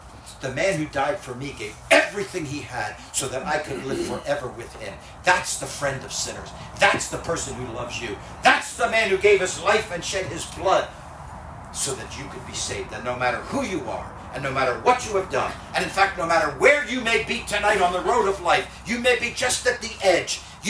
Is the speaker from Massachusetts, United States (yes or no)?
no; Philadelphia, Pennsylvania, United States; 1983, Francis Gajewniczek came to the city of Philadelphia, my hometown.